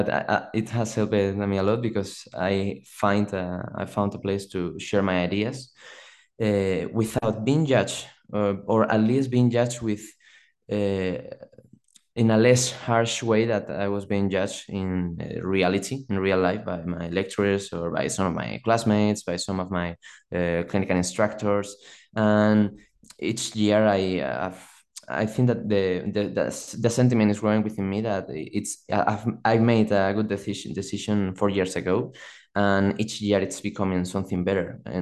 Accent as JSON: {"language": "English", "town": "Madrid", "region": "Community of Madrid", "country": "Spain", "tie": "born or raised there", "also_born_or_lived": "Southern Spain", "said": "I'm a physical therapist from Spain. I'm 27 at the moment. And I was born in Madrid. I was raised in the south, but I came back when I was 16 or so to finish my studies and start college."}